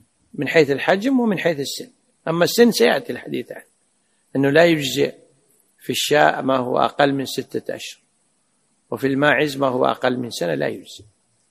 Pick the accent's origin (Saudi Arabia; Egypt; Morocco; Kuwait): Kuwait